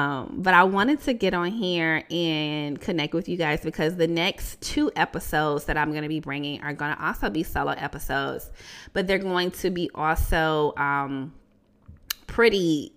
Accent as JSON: {"language": "English", "town": "Atlanta", "region": "Georgia", "country": "United States", "tie": "born or raised there", "said": "I'm located here in Atlanta, Georgia, my hometown"}